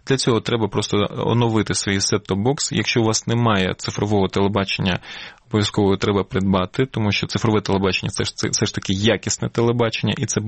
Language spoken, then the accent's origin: Ukrainian; Crimea, Ukraine; Я вам кажу, я говорю вам це як кримчанин.